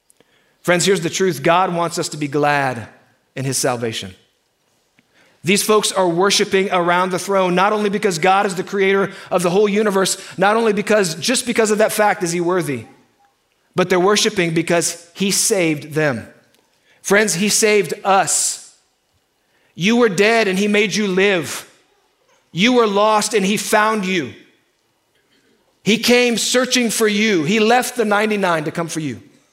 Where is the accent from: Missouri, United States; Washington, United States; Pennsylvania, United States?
Missouri, United States; Kansas City; I mentioned I'm from Kansas City area originally, grew up in a cattle ranch about 30 miles north of KC.